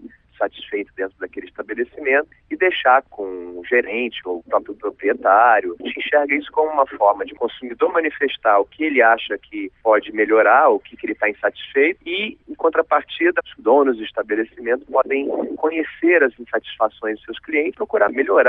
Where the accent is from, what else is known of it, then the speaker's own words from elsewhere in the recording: Rio de Janeiro, Brazil; now in Brasília, Brazil; Eu sou carioca, passei o verão no Rio de Janeiro